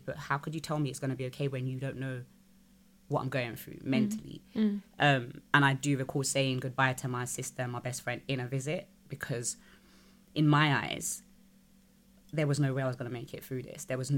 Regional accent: United Kingdom; it's a foreign national jail and I'm British.

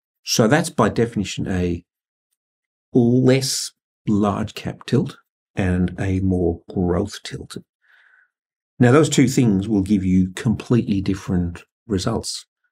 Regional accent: Australia; I'm, as an Australian investor, I'm going to be looking for largely Australian government local currency bonds.

